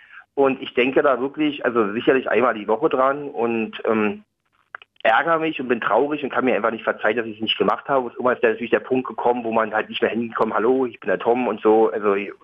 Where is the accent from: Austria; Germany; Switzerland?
Germany; Berlin; moved away; ich bin also aus Berlin, aus Ostberlin, bin dann 89, bin ich abgehauen halt über Ungarn